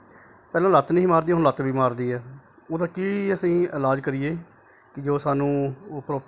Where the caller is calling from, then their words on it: Hoshiarpur, Punjab, India; sir, ਮੈਂ ਹੁਸ਼ਿਆਰਪੁਰ ਤੋਂ